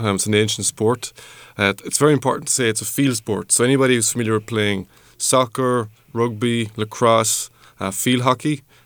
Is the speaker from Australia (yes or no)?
no; Ireland; moved away as an adult; now in Sacramento, United States; I grew up in Ireland. Yeah, I've lived in Ireland most of my life. I moved to the States in October 2022. I've traveled around Connecticut, Maryland, ended up in Sacramento April of last year.